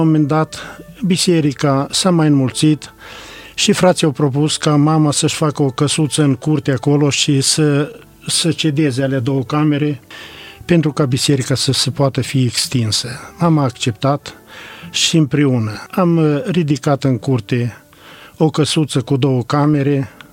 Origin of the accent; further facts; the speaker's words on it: Ipotești, Botoșani County, Romania; born there; 1941, pe data de 16 aprilie, m-am născut în Ipotești, în familia … și Veronica, mama.